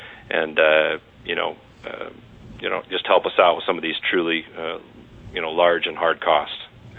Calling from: Fairbanks, Alaska, United States; I'm legislative director of the Alaska Auto Dealers Association, and I'm calling from Fairbanks.

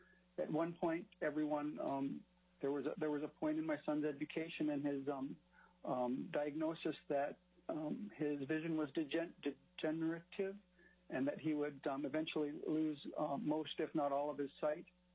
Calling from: Bethel, Alaska, United States; I'm calling from Bethel this morning.

